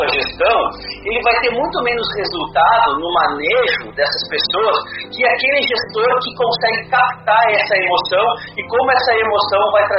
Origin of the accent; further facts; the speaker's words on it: Brazil; como eu vim do Brasil, né, o Brasil ele tem um tamanho continental